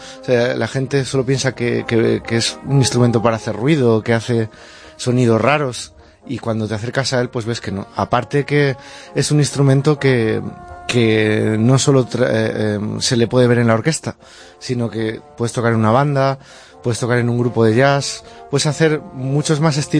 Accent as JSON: {"language": "Spanish", "town": "Zamora", "region": "Castile and León", "country": "Spain", "tie": "born or raised there", "said": "Yo me acuerdo cuando era pequeño que en Zamora solo había, en el conservatorio solo había violín, guitarra y piano."}